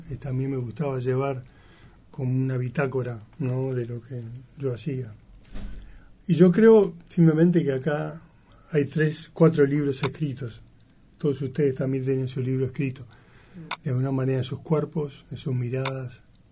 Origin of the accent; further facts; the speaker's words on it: Montevideo, Uruguay; 4 cuadras de Pocitos. Uh-huh. Mis padres me criaron allí, aprendí a nadar allí...